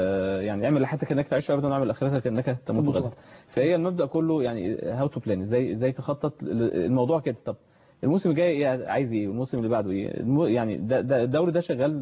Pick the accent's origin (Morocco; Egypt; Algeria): Egypt